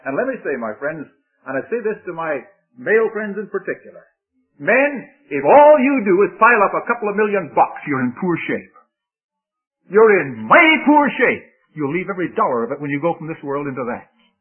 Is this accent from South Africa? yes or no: no; Victoria, British Columbia, Canada; I came from Victoria, British Columbia. We used to play soccer out there.